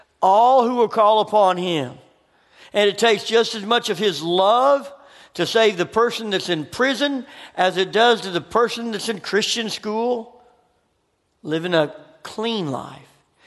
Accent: Memphis, Tennessee, United States; I grew up in Memphis. It's a tough place.

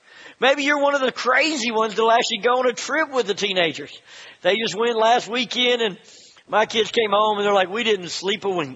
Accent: Memphis, Tennessee, United States; I grew up in Memphis, Tennessee.

